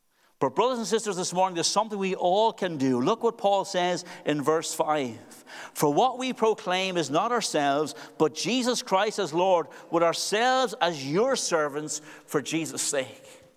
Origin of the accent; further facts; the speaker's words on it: Dublin, Leinster, Ireland; also born or lived in Cork, Ireland; now in Northern Ireland, United Kingdom; I'm from Dublin originally. The accident may have given that away. My wife's from Belfast. We've got four children, three adult children now. And we live in Marilyn, the metropolis of Marilyn, somewhere between Lurgan and Moira.